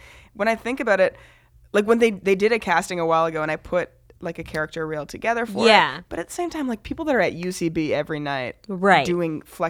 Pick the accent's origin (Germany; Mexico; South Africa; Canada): Canada; now in United States; And I'm also Canadian living in the US.